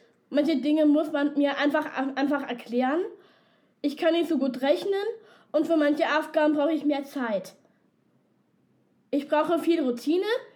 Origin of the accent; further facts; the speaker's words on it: Munich, Bavaria, Germany; Ich komme aus München-Pasing. Also ich bin in Pasing geboren, aber ich komme aus München-Leim.